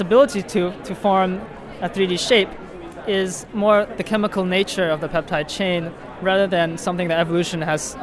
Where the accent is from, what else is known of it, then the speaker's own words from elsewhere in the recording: North Carolina, United States; I'm from the North Carolina School of Science and Math. I'm from North Carolina.